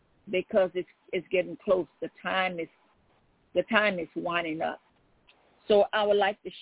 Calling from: Baton Rouge, Louisiana, United States; I'm calling from Baton Rouge, Louisiana, and I am the host for this evening.

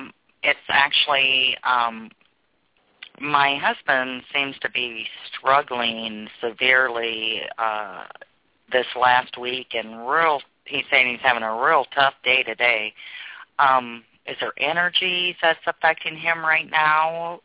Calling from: Iowa, United States; I'm calling from Iowa.

